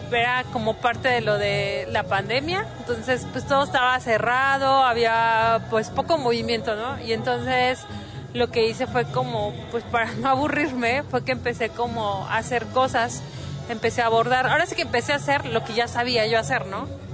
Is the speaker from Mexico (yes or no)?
yes; Oaxaca, Mexico; also born or lived in Puebla; now in Lagos, Mexico; yo no soy de aquí de Lagos, yo soy de Oaxaca. Estuve viviendo 17 años en Puebla y al llegar aquí a Lagos, pues obviamente no conocí a nadie. Yo llegué aquí por motivos laborales.